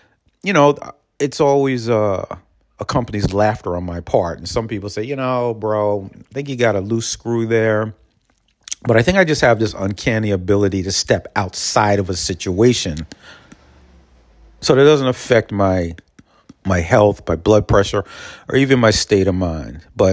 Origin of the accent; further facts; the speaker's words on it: Peekskill, New York, United States; I'll be giving updates and reports about what's going on with the corruption in Peekskill, my hometown, centered around Bowman Towers mostly, but involving local city government.